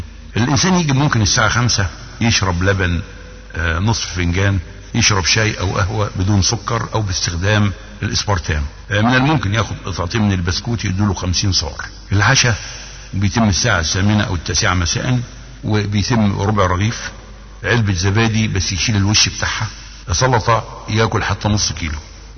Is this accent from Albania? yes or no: no; Egypt; من بعض الاشجار اللي كانت موجودة عندنا في سيناء، في شبه جزيرة سيناء